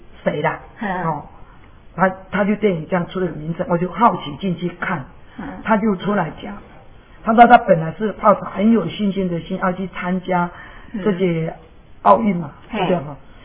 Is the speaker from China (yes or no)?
no; Taiwan; 就是说我们台湾人真的是说太懦弱了